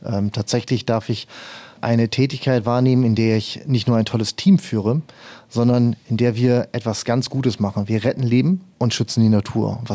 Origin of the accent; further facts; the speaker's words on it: North Rhine-Westphalia, Germany; ich bin geboren und groß geworden im wunderschönen Münsterland, tief katholisch, war dort auch zum Schluss Schüler eines privaten Klostergymnasiums.